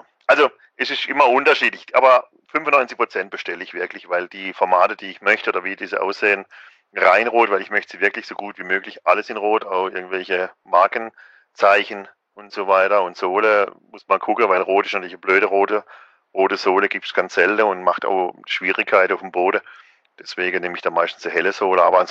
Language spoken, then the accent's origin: German; Freiburg, Baden-Württemberg, Germany; bei uns in Freiburg